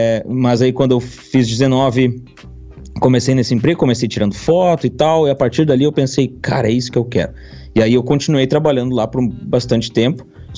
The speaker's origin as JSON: {"language": "Portuguese", "town": "Sapiranga", "region": "Rio Grande do Sul", "country": "Brazil", "said": "Bom, eu sou de Sapiranga, na verdade, aqui no Rio Grande do Sul, né?"}